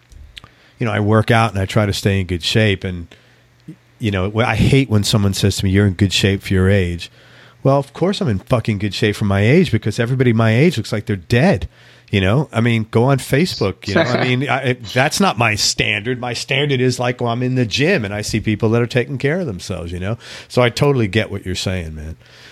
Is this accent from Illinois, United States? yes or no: no; New York City, New York, United States; I'm from New York City, so this is not a New York City thing to say